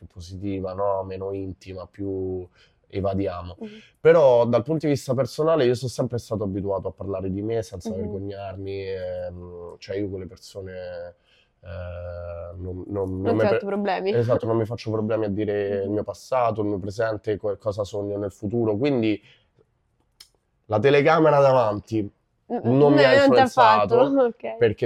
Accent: Rome, Lazio, Italy; essendo nato e cresciuto a Roma, tra l'altro Centocelle

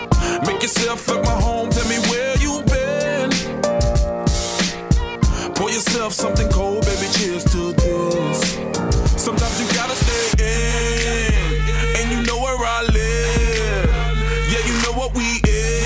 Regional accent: Sardinia, Italy; Perché io essendo sardo, insomma, tu sei in vacanza, sei con i tuoi amici sardi

